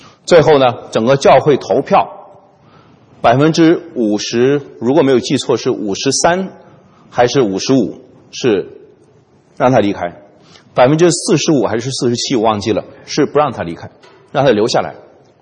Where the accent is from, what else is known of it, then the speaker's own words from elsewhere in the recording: China; 那我们中国人经常有句话叫做温水煮青蛙的